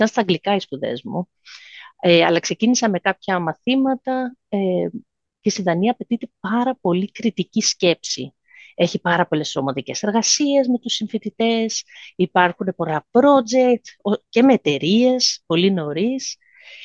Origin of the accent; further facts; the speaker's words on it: Greece; first language Danish; also born or lived in Denmark; Δεν ήξερα καθόλου ελληνικά. Δηλαδή ξεκίνησα με το να μιλάω μόνο δανέζικα και όταν μετακομίσαμε οικογενειακώς στην Ελλάδα, ξεκίνησα και το δημοτικό. Και ήμουνα στην Ελλάδα από το δημοτικό μέχρι το λύκειο.